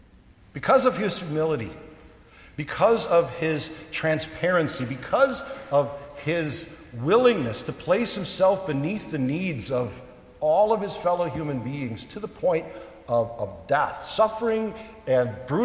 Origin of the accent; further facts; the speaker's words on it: United States; And as an American, I realize we also have customs that surround important people and maybe people holding high offices in our land